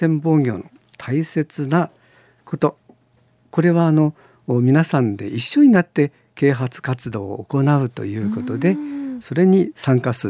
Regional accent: Fukaura, Aomori, Japan; 私が育ちましたのは父親のふるさとの青森県の深浦町です。

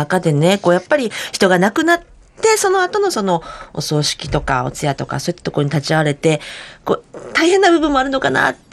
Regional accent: Osaka, Japan; now in Aomori, Japan; 私実は大阪出身なんですね。

